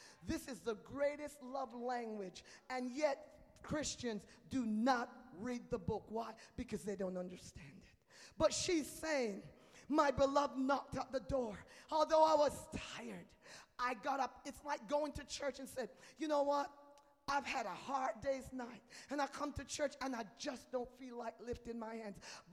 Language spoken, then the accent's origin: English; England, United Kingdom; now in United States; When I came from England, I realized, we both speak English, but our English was different.